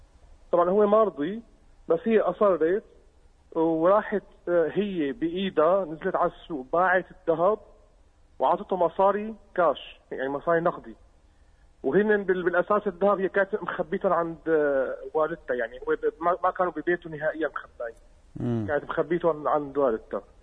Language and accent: Arabic; Syria; يعني إحنا عندنا بسوريا في فرق عملة بين سنة وسنة،